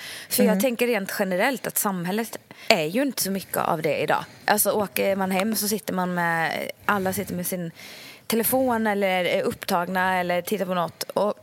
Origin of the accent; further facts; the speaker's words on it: Ulricehamn, Västra Götaland County, Sweden; när vi är hemma i Ulricehamn, då är det ju som sagt bara jag, mamma, pappa och David.